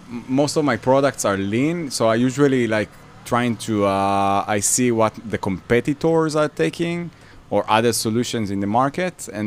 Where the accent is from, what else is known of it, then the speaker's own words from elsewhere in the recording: Israel; also born or lived in Mexico City; and after 6 months, we moved back to Israel. I'm Israeli. Like, my parents just been there for a few years. Now for the past 7 years, I'm living in Tel Aviv. Recently, I just left the center of the city.